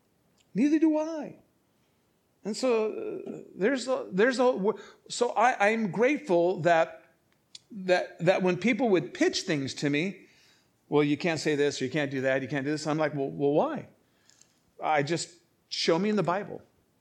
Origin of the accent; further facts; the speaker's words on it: Chicago, Illinois, United States; born there; also born or lived in California; I'm a Midwest boy. I was born in Chicago. I started out in Chicago. I'm a Midwest kid all the way. I did time out in California.